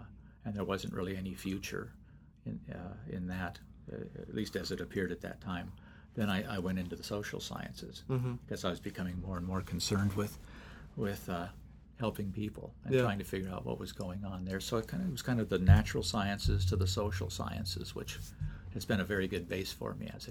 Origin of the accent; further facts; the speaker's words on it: California, United States; also born or lived in Seal Beach; Well, in the Bay Area, yeah. For the first 9 years or so of my life.